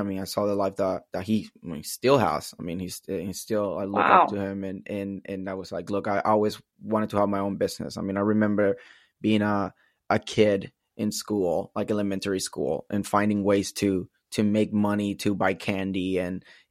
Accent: Puerto Rico; moved away as an adult; So from there, I grew up in Puerto Rico until I was 23 years old.

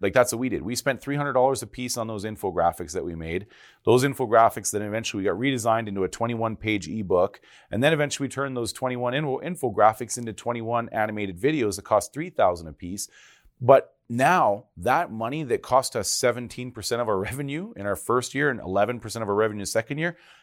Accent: Canada; Being Canadian

